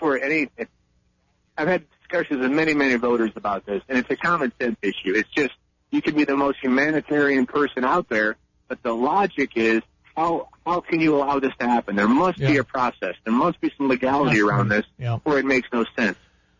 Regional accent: Ohio, United States; I mean, we're from Ohio, and everyone was saying Ohio was going to go Democrat. And I have a lot of business in the rural parts of Ohio.

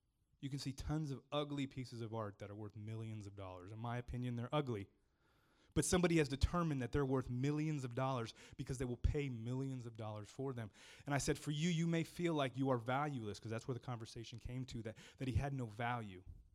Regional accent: Miami, Florida, United States; like I grew up in Miami, so I'm like, I'm going to put my wallet and hide it in my car.

